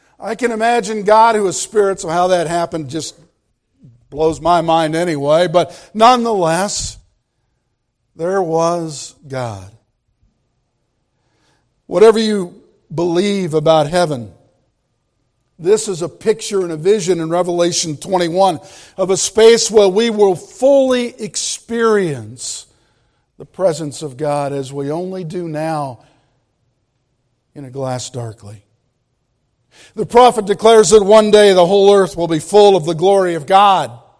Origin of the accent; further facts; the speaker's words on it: California, United States; That's what when I grew up in California on the beach.